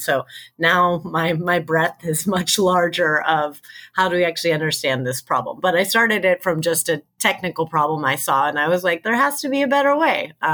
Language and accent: English; United States; So we're both American.